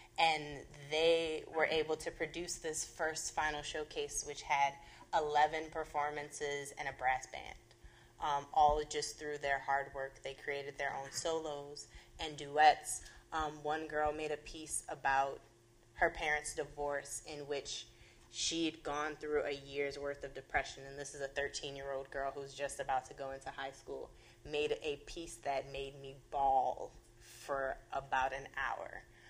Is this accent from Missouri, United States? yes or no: no; New Orleans, Louisiana, United States; I'm from New Orleans East in a community where there's nothing for youth to do at all.